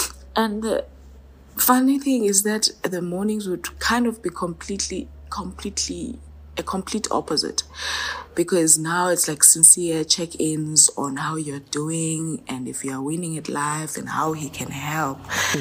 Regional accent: Eswatini; when he discovered that I was from Eswatini, and our friendship grew.

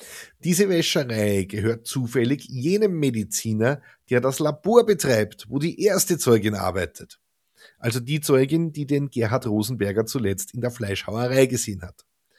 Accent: Austria; Leute, ich bin Österreicher.

